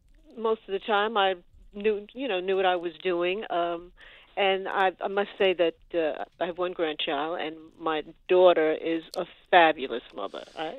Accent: New York City, New York, United States; New York City, Manhattan, Washington Heights area.

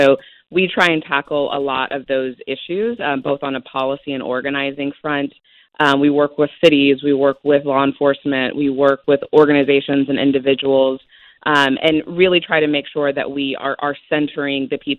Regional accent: Midland, Texas, United States; Yeah, there is a lot of oil, especially where I grew up in Midland. Yeah. Oil and high school football is what we have in Midland, Texas.

